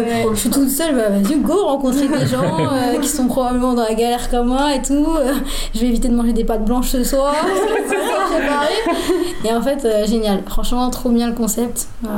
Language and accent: French; Tunis, Tunis Governorate, Tunisia; moi je viens de Tunis